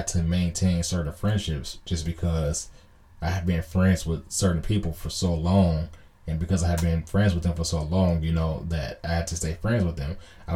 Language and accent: English; California, United States; I'm from Southern California.